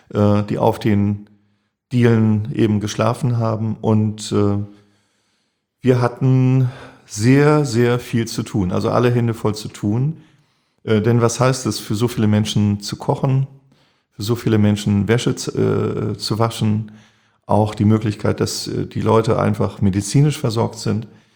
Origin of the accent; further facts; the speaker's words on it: Hamburg, Germany; Das ist meine Heimat hier, ich fühle mich hier sehr, sehr wohl